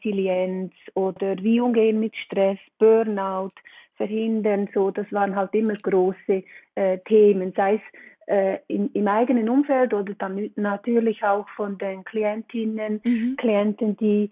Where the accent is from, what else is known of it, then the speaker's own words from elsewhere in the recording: Switzerland; bin 56 Jahre alt und wie Sie unschwer erkennen und hören können, komme ich aus der Schweiz.